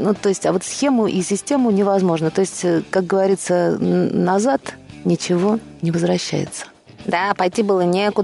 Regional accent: Moscow, Russia; мы, москвичи, любим наш город, и мы будем здесь жить всегда, и будем путешествовать и возвращаться только в свой город Москву.

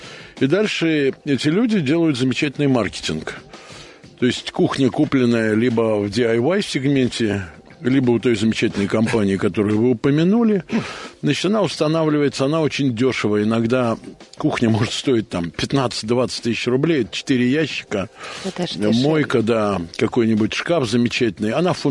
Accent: Saratov, Saratov Oblast, Russia; А мы отчасти, так как я из Саратова, мы сами себя немного называем понаехавшими.

